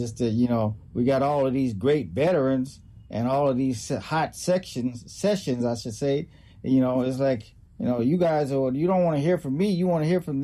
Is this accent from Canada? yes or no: no; the South, United States; They're like she's from the South. And I am from the South.